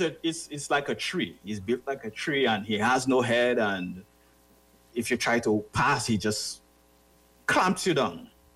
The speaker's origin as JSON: {"language": "English", "town": "Grandfort", "country": "Dominica", "said": "Basically, where I'm from in Dominica, I'm from Grandfort. And I like to say Grandfort is in a valley, but it's on top also a mountain. So it's right below the lake."}